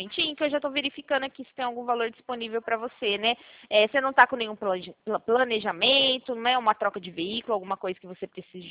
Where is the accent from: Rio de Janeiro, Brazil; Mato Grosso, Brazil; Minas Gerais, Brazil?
Minas Gerais, Brazil; moved away as an adult; now in São Paulo, Brazil; Bom, na minha cidade, né, lá em Minas, que eu sou de Minas, né? Mudei esse ano pra cá, pra São Paulo.